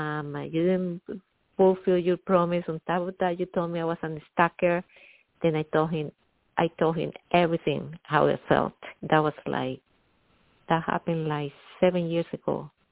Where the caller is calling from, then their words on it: Middletown, New York, United States; I'm calling from, I'm calling from upstate New York, Middletown.